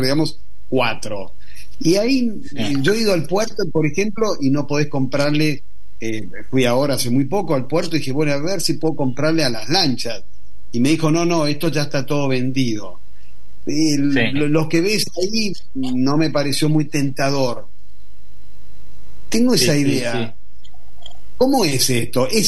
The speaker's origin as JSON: {"language": "Spanish", "town": "Mar del Plata", "region": "Buenos Aires Province", "country": "Argentina", "tie": "born or raised there", "said": "Y yo de chico, en Mar del Plata los comía, eran los mejillones vivos."}